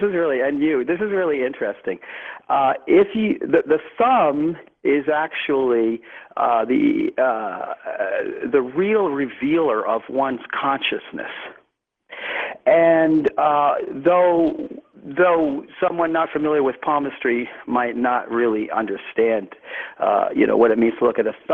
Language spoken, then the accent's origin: English; California, United States; It looks, I'm from California, so like gnarly.